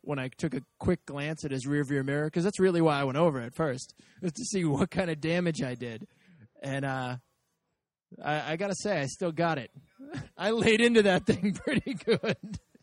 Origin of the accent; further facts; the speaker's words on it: Boston, Massachusetts, United States; I feel like the city of Boston, you know, it's my hometown. It's, you know, born and raised, did my undergrad here, doing my grad not too far away.